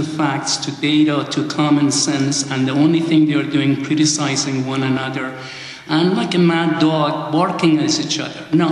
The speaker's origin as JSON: {"language": "English", "country": "United States", "said": "but I think it starts with us as an American. We gotta be open-minded people."}